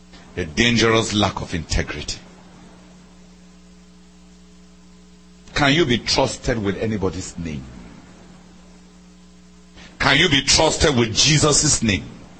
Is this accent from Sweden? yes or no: no; Nigeria; I come from Nigeria, a nation where men apprentice themselves to the ministry of others as a ladder towards their own.